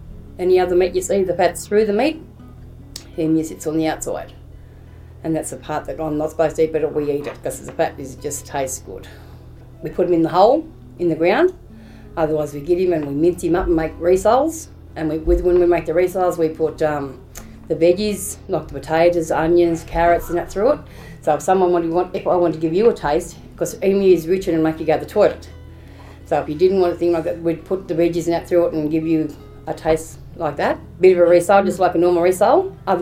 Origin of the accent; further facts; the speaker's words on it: Goodooga, New South Wales, Australia; And I'm being born and bred in Gadooga. I've come through Gadooga Central School.